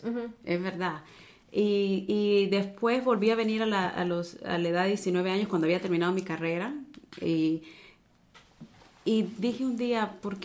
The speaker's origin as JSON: {"language": "Spanish", "region": "Lima", "country": "Peru"}